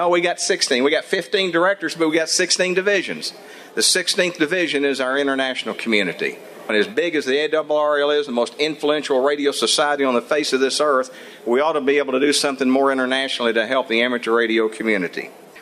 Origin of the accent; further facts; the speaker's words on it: Little Rock, Arkansas, United States; I'm from Little Rock, Arkansas.